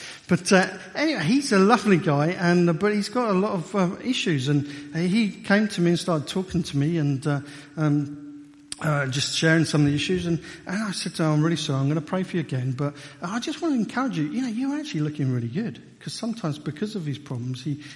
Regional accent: United Kingdom; And we're British, so we were queuing orderly.

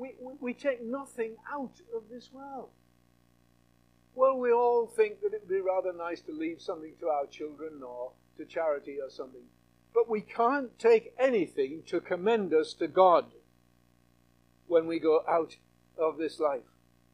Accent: Yorkshire and the Humber, United Kingdom; I come from Yorkshire. I'm not ashamed of that, of course.

